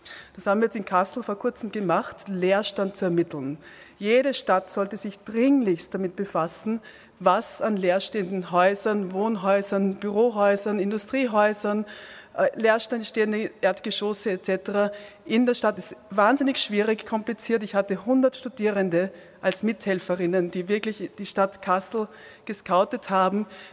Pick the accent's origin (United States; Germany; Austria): Austria; Vienna; Jetzt komme ich aus Wien